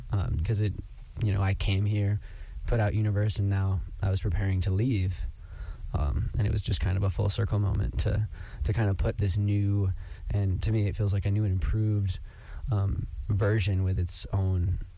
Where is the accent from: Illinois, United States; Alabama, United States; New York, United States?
New York, United States; Auburn; I guess I'm an acoustic, often, but indie pop artist, and I'm from Auburn, New York.